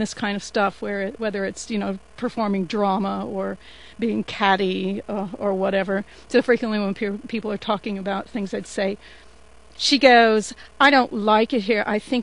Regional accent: New Jersey, United States; now in California, United States; when I was in high school, you could tell I was from New Jersey.

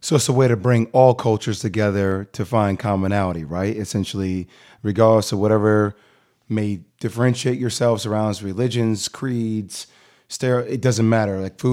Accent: New Jersey, United States; I didn't grow up in the Bronx. I grew up in Jersey, but I felt like the town I was from was predominantly Black and Latino.

